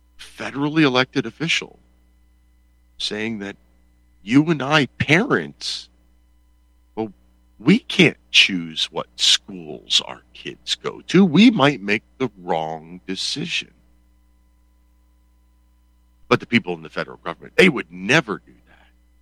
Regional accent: Pennsylvania, United States; I looked at the Pennsylvania Lightfoot Militia here in my home state

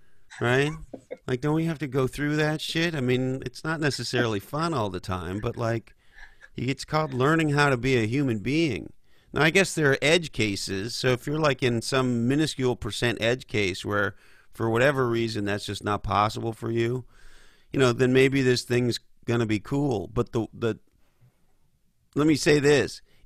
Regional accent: Canada; And listen, as a Canadian, this part just puts this just drives it to 11.

